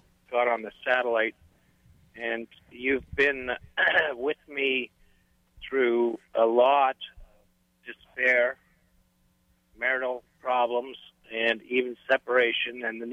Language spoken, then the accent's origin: English; Ontario, Canada; but I'm from Ontario, Canada.